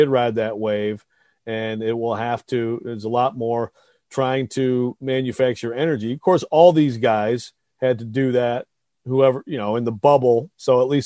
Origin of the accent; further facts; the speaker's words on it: Midwest, United States; you know, as a Midwesterner, I think back to, obviously, like Bo Schembechler against Woody Hayes, okay?